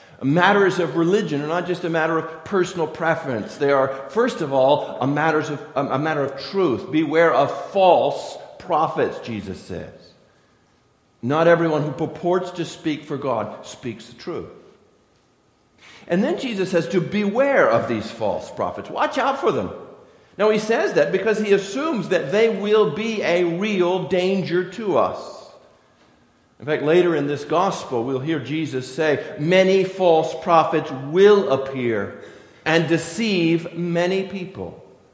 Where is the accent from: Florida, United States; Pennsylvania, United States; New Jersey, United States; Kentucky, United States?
Florida, United States; You know, I grew up in Florida. In Florida, we have citrus trees.